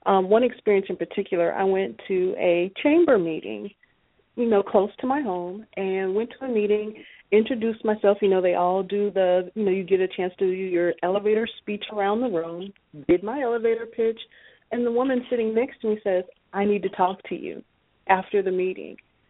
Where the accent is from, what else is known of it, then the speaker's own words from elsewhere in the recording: Los Angeles, California, United States; now in Houston, United States; Originally, my family and I were from Los Angeles, California. So we transplanted to Houston about 20 years ago.